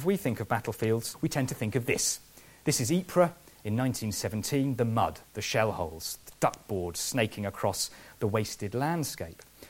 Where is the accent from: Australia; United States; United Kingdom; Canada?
United Kingdom; When we go as British visitors, we tend to go to the top part because that's where the British troops fought.